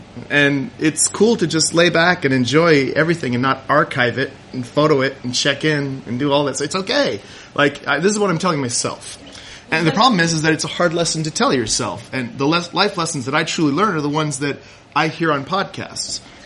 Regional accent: Kodiak, Alaska, United States; Now, when I grew up in Kodiak, Alaska, we had one channel

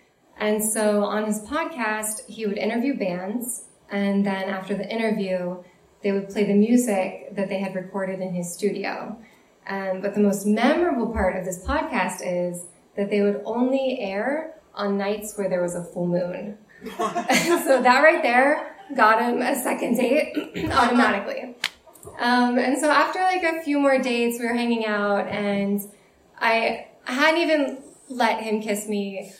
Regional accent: Cincinnati, Ohio, United States; now in San Francisco, United States; And I came to San Francisco from Cincinnati, and I was recently single in what was my first love and like first long-term relationship, and I'm in my early 20s.

